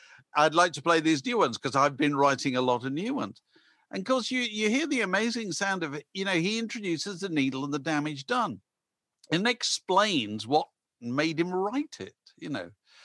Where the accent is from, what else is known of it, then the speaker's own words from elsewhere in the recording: Canada; We're Canadian.